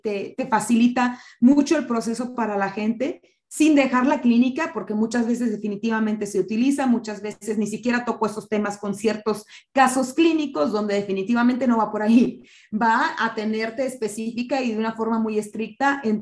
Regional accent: Tijuana, Baja California, Mexico; en Tijuana, que sigue estando muy cerrada, de donde soy oriunda y viví tantos años

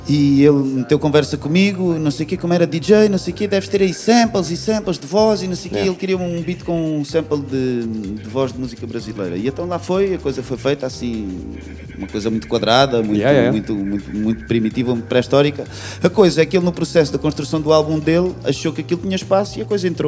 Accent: Alentejo, Portugal; O Alentejo, e não quero ofender ninguém, que sou alentejano nascido aqui

